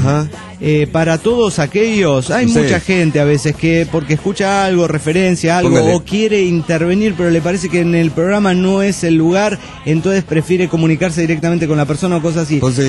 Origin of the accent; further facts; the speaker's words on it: Cochabamba, Bolivia; Soy el atrevido de Cochabamba, Bolivia.